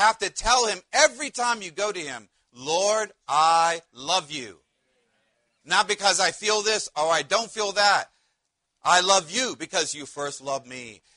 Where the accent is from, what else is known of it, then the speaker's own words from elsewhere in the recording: Ohio, United States; I'm from Ohio.